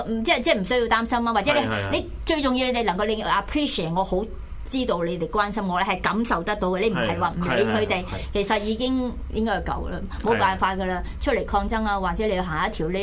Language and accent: Cantonese; Chaozhou, Guangdong, China; 係，我又係潮州人喎。